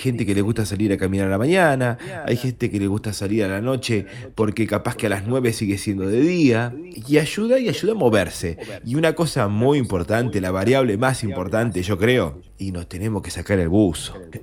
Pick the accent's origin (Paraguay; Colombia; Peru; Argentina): Argentina; como buenos argentinos